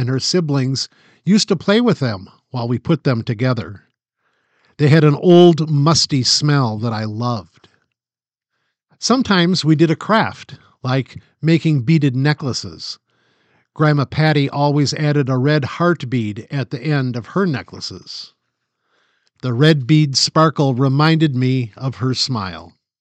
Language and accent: English; Elbertville, Minnesota, United States; I grew up in Elbertville, Minnesota, with two younger sisters and two younger brothers.